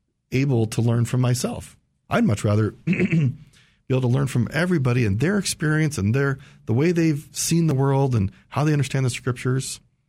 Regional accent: St. Paul, Minnesota, United States; I grew up in Minnesota, St. Paul, went to BYU as an undergrad.

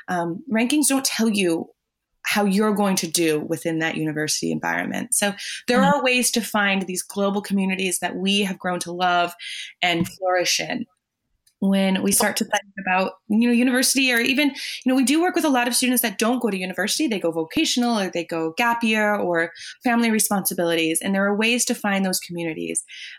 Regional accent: Bern, Switzerland; I know I grew up in Bern, but when I go back, I always forget which train to get on.

